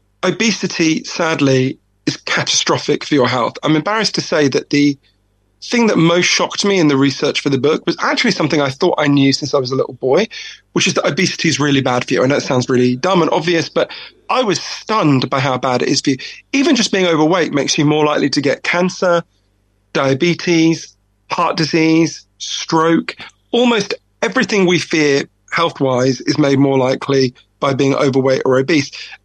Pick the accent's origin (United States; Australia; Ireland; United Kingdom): United Kingdom